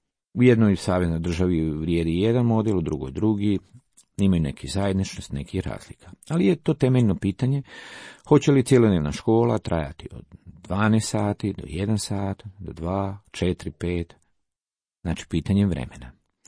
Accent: Croatia; koliko mi kao Hrvati ličimo Fincima, toliko i naše škole liče finskim školama

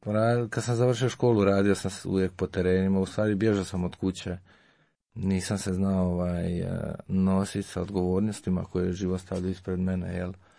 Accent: Slavonia, Croatia; dolazim iz Cene, ali iz malog sela u Slavoniji.

